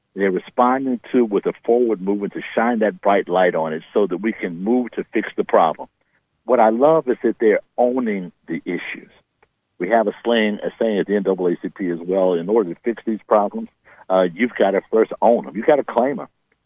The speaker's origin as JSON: {"language": "English", "town": "St. Louis", "region": "Missouri", "country": "United States", "tie": "born or raised there", "said": "right next to my hometown of St. Louis, a place where I grew up and spent much of my misspent youth"}